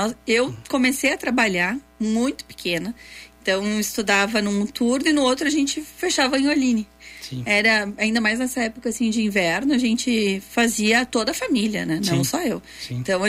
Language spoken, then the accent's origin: Portuguese; Caxias do Sul, Rio Grande do Sul, Brazil; Bom, eu sou nascida de Caxias do Sul, bem ali no bairro Kaiser de Caxias, que na época não era muito central, né?